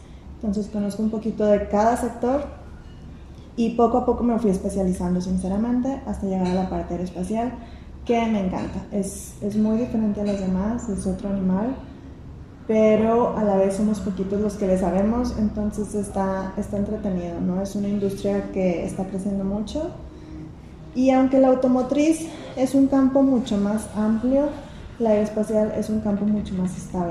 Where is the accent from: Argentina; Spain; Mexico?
Mexico; Torreón, Coahuila; inicié yo en Coahuila, como dices, yo nací en Torreón, Coahuila, y ahí estudié toda mi carrera hasta universidad.